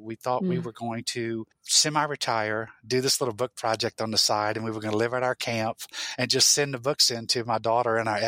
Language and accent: English; Louisiana, United States; I'm true Cajun and I'm true South Louisiana. I have an airboat.